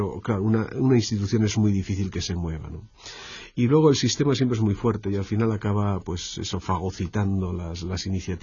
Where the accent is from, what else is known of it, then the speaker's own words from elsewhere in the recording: Pamplona, Navarre, Spain; yo soy de Pamplona, y bueno, allí todo el mundo sabe